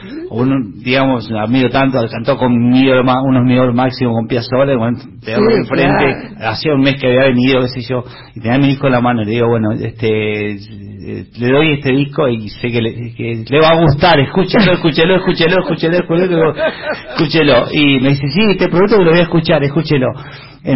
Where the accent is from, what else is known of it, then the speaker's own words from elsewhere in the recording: Formosa, Argentina; moved away; yo vine de Formosa en el año 2004